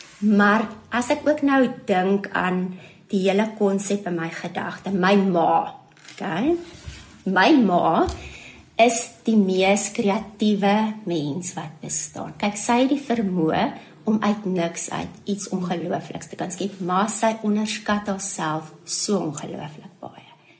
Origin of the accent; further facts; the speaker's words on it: Orkney, North West, South Africa; So ons het groot geword in Orkney. En ek en my boetie het in die oggende skool toe gestap.